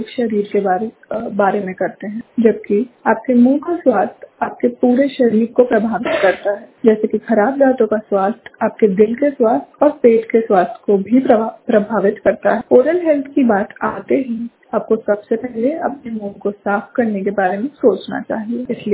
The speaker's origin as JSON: {"language": "Hindi", "town": "Dewas", "region": "Madhya Pradesh", "country": "India", "said": "और मैं देवास से हूँ।"}